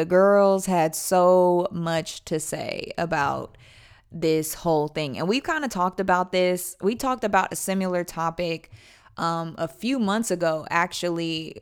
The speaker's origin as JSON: {"language": "English", "region": "California", "country": "United States", "said": "because she is from the Bay, I'm from the Bay, so I always get the vibe, catch the vibe."}